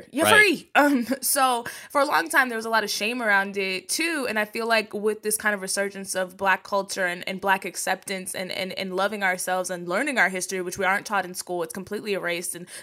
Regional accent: Texas, United States; I'm from Texas.

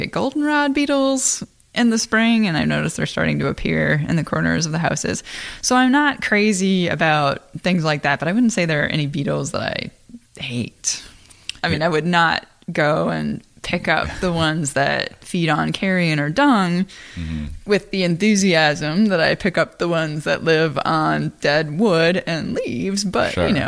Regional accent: Iowa, United States; I am from Iowa. You know, I have family that farm.

